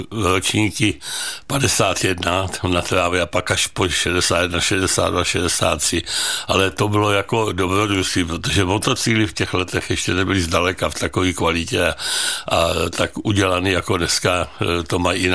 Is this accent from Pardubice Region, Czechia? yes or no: yes; Pardubice, Pardubice Region, Czechia; trofám si říct, že jako Pardubák, že mimo polských stadionů máme nejlepší plochodrážní stadion v Evropě